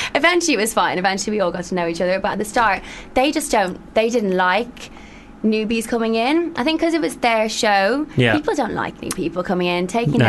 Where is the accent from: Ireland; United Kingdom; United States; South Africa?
Ireland; So I come in being fiery Irish … it just backfired.